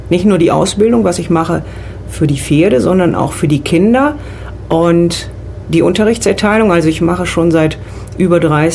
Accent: North Rhine-Westphalia, Germany; Wie man das vielleicht etwas hört in meiner Aussprache, ich komme aus dem Rheinland, bin also nicht hier aus Baden-Württemberg. Ich bin hier runtergezogen

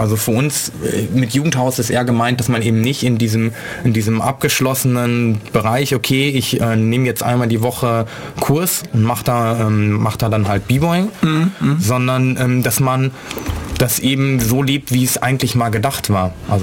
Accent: Hesse, Germany; now in Ulm, Germany; Das war in Marburg noch. Also ich bin nicht Ulmer, ich komme eigentlich aus Hessen.

